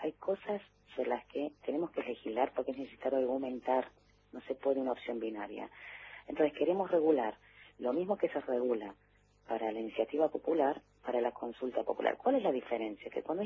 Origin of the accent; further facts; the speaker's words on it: Argentina; Primero somos argentinos